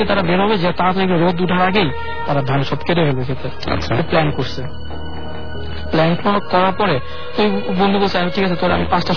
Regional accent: Matlab, Chittagong Division, Bangladesh; আমাদের গ্রামের হয়তো কুমিল্লা, আমাদের গ্রামের নাম হলো মতলব, মতলব আগে আমাদের গ্রামটা।

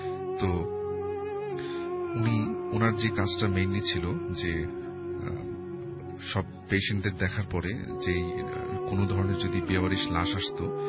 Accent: Dhaka, Dhaka Division, Bangladesh; পুরান ঢাকা থেকে এসেছি

